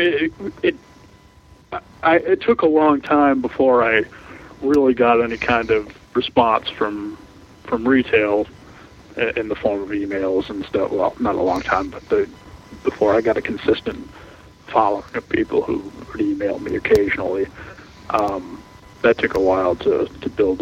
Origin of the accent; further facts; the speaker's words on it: Attleboro, Massachusetts, United States; which it happens to be in my hometown newspaper, so I was lucky in that respect.